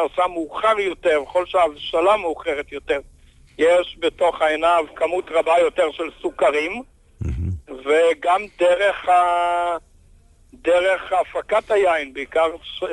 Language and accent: Hebrew; Kfar Etzion, West Bank, Palestine; אני נולדתי בכפר עציון.